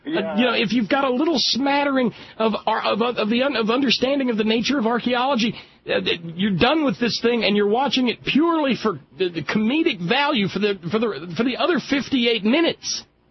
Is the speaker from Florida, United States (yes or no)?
yes; Florida, United States; I was brought up in Northwest Florida with weekly visits to the coast most of my life.